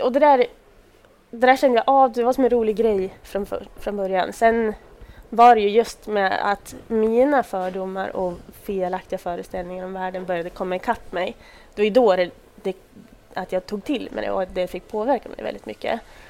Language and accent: Swedish; Sweden; då var jag inte längre den här 23-åringen som satt hemma i Sverige och berättade om hur jag skulle göra någonting eventuellt.